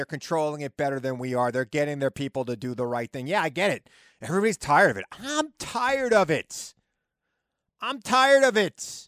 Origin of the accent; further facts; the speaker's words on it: New York, United States; And as a New Yorker, I think it was one of the worst days of my life.